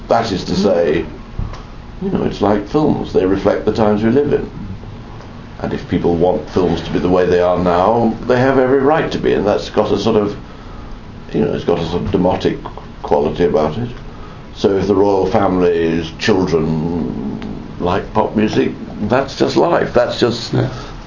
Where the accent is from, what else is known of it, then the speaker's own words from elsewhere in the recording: United Kingdom; We're British.